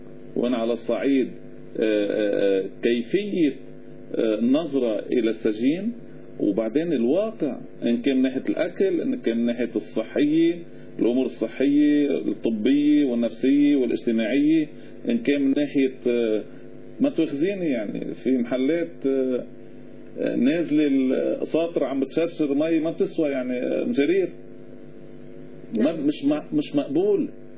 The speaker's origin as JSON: {"language": "Arabic", "region": "North Governorate", "country": "Lebanon", "tie": "born or raised there", "said": "أنا مضيع اسم عبدين قضاء بشري، ضيعتنا تبقى قديما"}